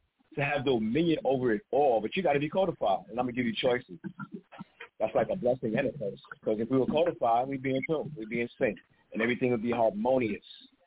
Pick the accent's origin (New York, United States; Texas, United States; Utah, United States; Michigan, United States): New York, United States; New York City; It just shows you I grew up in New York City.